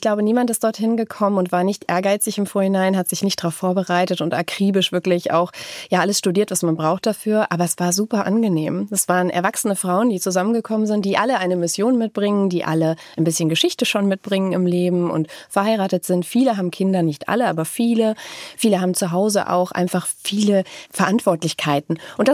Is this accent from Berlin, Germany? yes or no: no; Bavaria, Germany; weil ich eben, meine ich, aus Bayern komme.